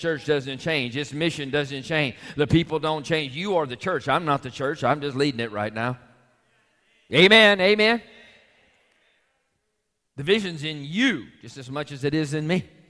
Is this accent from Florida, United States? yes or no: yes; Orlando, Florida, United States; Matter of fact, I was from Orlando, and the place I planned on putting my clinic for many, many years